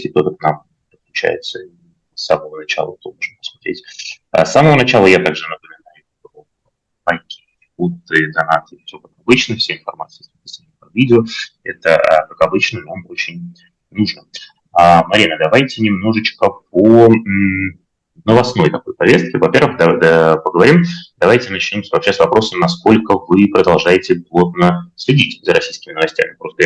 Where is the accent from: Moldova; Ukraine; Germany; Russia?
Germany; Berlin; я из Берлина.